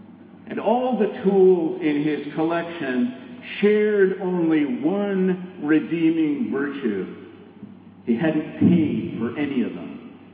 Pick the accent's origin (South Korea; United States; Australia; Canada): Canada; Toronto, Ontario; the house where I grew up in Toronto, in Canada.